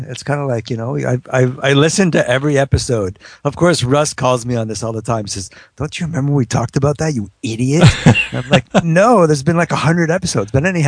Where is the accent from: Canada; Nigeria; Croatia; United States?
Canada; the Maritimes; I'm from the Maritimes, which is even worse, because there they actually talk a mixture of French and English, but all at the same time.